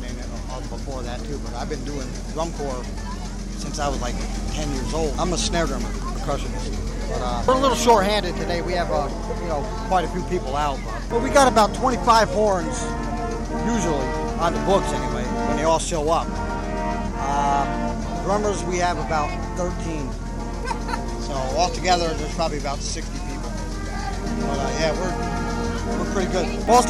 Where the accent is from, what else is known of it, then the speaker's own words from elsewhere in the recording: Hudson, New York, United States; I live right here in town. This is my hometown.